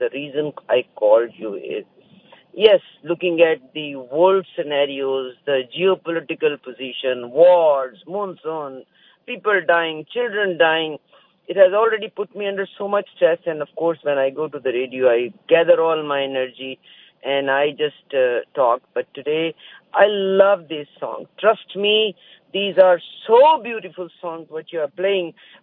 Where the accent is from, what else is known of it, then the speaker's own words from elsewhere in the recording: Pakistan; now in Canada; I am from Pakistani region.